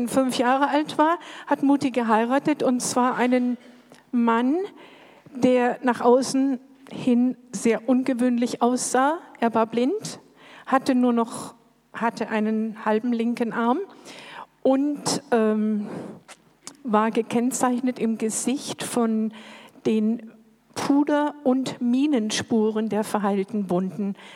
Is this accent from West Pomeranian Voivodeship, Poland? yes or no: no; Silesian Voivodeship, Poland; born there; Also geboren bin ich 1946 in Schlesien.